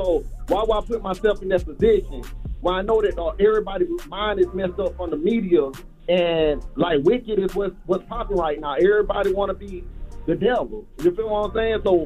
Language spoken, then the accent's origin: English; South Carolina, United States; Hey, Charlamagne, I'm from South Carolina too. That's the accent breaking through.